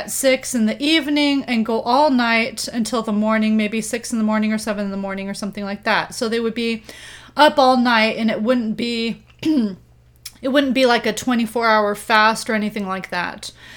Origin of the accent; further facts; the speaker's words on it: Guatemala; now I grew up in Guatemala. And so I've heard of, as a missionary kid